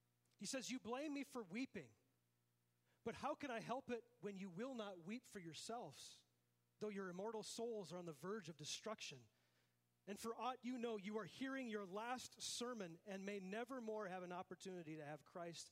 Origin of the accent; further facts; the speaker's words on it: Minnesota, United States; And like growing up in Minnesota, we'd always say, you know, like the sauna would fix everything, right?